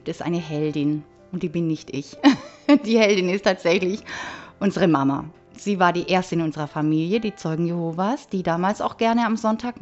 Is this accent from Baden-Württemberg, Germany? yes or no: yes; Steißlingen, Baden-Württemberg, Germany; ich bin 54 Jahre alt und aufgewachsen bin ich sehr idyllisch. Vielleicht kennst du eine oder andere ja in Steißlingen, im Hegau, in der Nähe zum Bodensee.